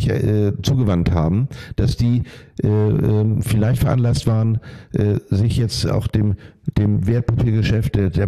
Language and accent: German; Lübeck, Schleswig-Holstein, Germany; Wenn ich Landesauswahl als Jugendlicher in Schleswig-Holstein gespielt habe